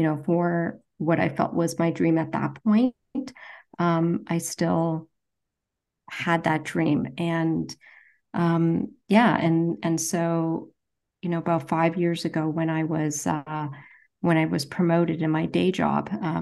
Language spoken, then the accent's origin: English; Canada; also born or lived in India; So I was born in India and I migrated to Canada with my parents in the early 70s.